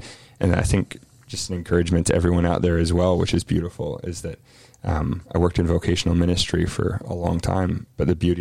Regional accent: New Zealand; I'm from New Zealand originally, born and raised, and had always dreamed of getting back.

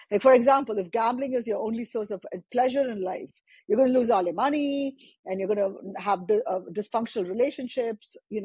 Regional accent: India; I grew up in India

